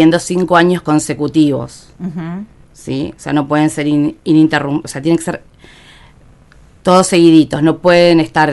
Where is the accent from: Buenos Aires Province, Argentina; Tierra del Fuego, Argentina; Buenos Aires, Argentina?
Tierra del Fuego, Argentina; Por ejemplo, yo que soy nativa de acá, si quiero justificar mi residencia